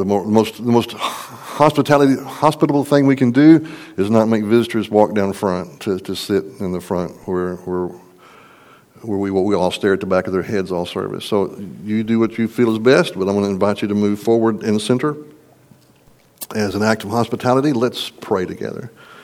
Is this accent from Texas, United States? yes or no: yes; Texas, United States; I'm from Texas.